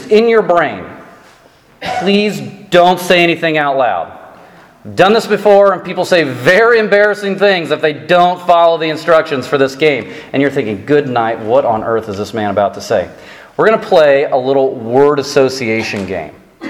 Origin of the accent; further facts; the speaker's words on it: United States; It's obvious that I'm from the States.